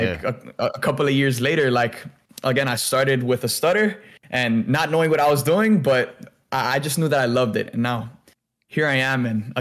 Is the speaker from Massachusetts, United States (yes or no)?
no; Miami, Florida, United States; Again, coming from a Hispanic community, I grew up in Miami. That's like everyone in Miami usually tends to be Hispanic from some, you know, at some capacity.